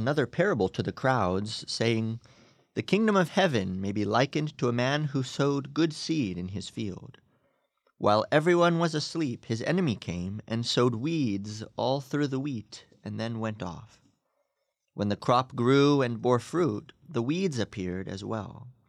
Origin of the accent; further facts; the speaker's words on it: Robstown, Texas, United States; I grew up here locally in Robstown.